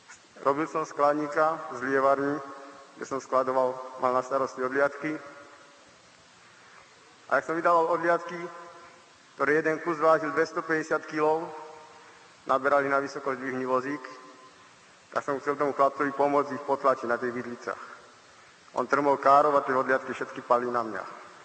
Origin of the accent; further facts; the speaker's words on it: Partizánske, Trenčín Region, Slovakia; u nás v Partizánsku máme takú jednu peknú pieseň